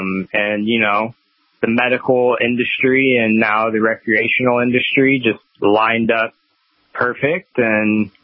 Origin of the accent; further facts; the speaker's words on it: Gresham, Oregon, United States; I grew up in Gresham, Oregon, which is a suburb of Portland.